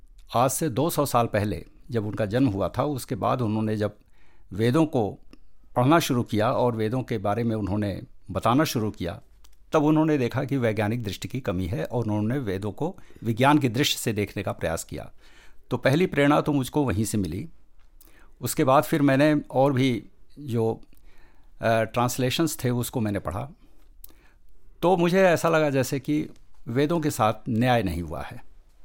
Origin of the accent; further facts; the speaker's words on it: Uttar Pradesh, India; मैं उत्तर प्रदेश भारत से हूँ